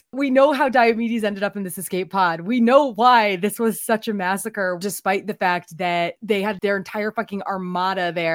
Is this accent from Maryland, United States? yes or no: no; Connecticut, United States; I grew up on the weird cusp. I grew up in Connecticut. I am not New York, Connecticut. I am technically more Western Mass / maybe Boston Mass New Englander, but still not the bubbla kind. I still pronounce my R's, okay?